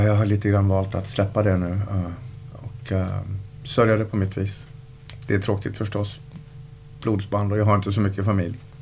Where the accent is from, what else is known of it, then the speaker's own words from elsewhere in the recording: Falun, Dalarna County, Sweden; accent: Dala dialect; Jag är uppväxt i Falun av föräldrar från Mora. Övre medelklass, förort, villa förort i Falun.